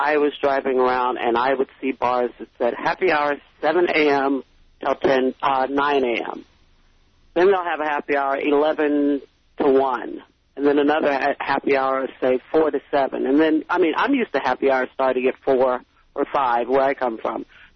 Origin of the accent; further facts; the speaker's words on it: East Coast, United States; I'm from the East Coast. Bars don't open until 11.